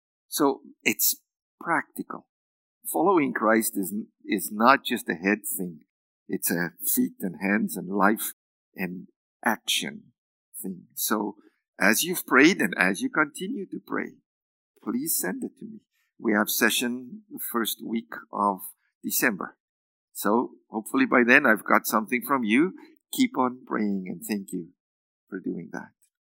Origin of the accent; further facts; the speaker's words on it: South Africa; now in Canada; No, I'm a Canadian too, but a South African Canadian.